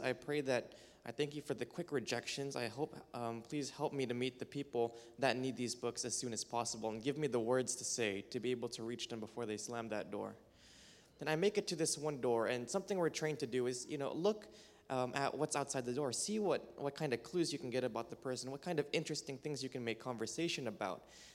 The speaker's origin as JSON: {"language": "English", "town": "Vallejo", "region": "California", "country": "United States", "said": "I am from Vallejo, California, and this is my fourth summer doing Youth Rush."}